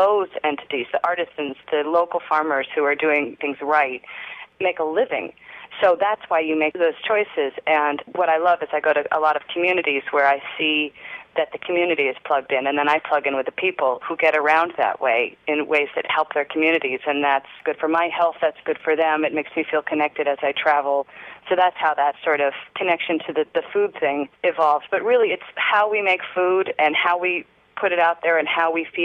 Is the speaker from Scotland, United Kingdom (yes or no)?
yes; Scotland, United Kingdom; I'm Scottish, you know, I can probably put anything in there